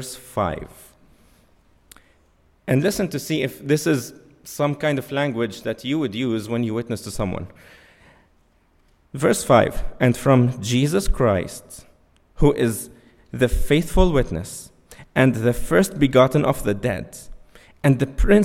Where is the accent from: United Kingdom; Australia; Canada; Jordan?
Jordan; English is a second language; moved away as an adult; now in United States; I'm from Jordan. She's from Egypt. So we came here in the States, met each other, and now we have three beautiful children.